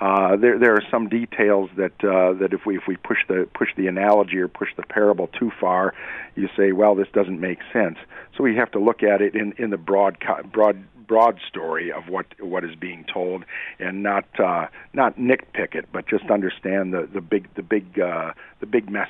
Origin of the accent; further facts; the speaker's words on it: Michigan, United States; now in Iowa, United States; I grew up in Michigan, and I'll tell you, the soil around here is much better than the stuff that that we had in southeastern Michigan.